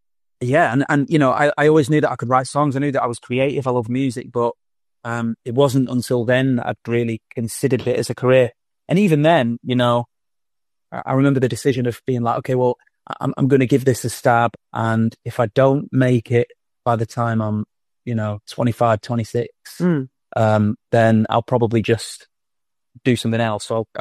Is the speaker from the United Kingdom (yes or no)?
yes; Blackpool, North West England, United Kingdom; England in a little town called Blackpool, which is about 45 minutes, an hour away from Manchester. So I grew up just outside of Blackpool